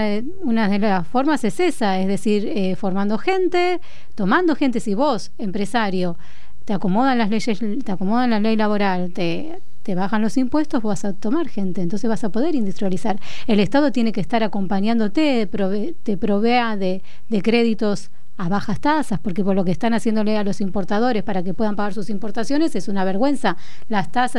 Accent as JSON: {"language": "Spanish", "country": "Argentina", "said": "pero lo hablo desde el lugar humilde, como argentino"}